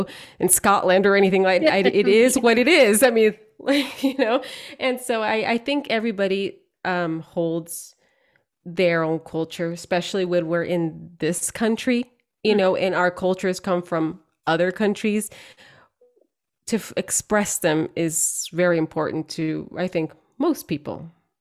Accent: El Salvador; I know that I look Mexican. I'm Salvadoran, but you can't tell Salvadoran people and Mexican peop

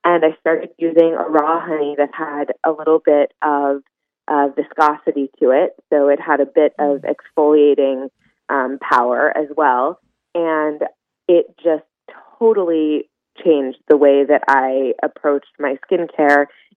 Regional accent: Hawaii, United States; My mom, I grew up in Hawaii, and my mom made most of the products for the spas and resorts that were in the island.

